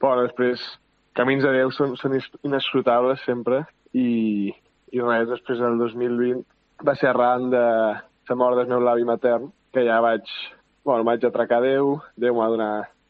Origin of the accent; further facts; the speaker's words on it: Balearic Islands, Spain; Jo sóc un menorquí de tota la vida. Vaig néixer el 2002 a una família culturalment catòlica, però no massa practicant.